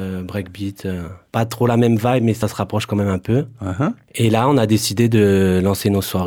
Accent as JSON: {"language": "French", "town": "Toulon", "region": "Provence-Alpes-Côte d'Azur", "country": "France", "said": "Gauthier et moi, on vient de Toulon."}